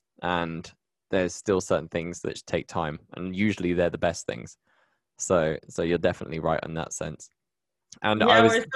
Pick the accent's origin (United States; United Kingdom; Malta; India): United Kingdom; now in Colombia; I'm British and based in Colombia